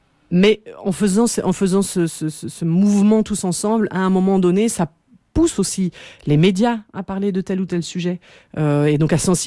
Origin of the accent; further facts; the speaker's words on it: Belgium; qui sont produits chez nous en Belgique